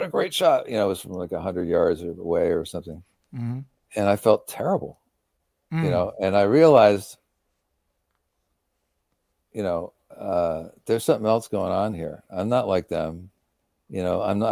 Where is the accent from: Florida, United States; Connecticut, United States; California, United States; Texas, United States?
Connecticut, United States; Westport; I can be in Westport, my hometown, in 20 minutes.